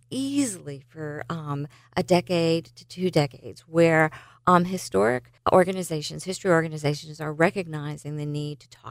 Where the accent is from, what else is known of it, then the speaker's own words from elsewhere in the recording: Louisiana, United States; Where I'm from Louisiana, I could speak firsthand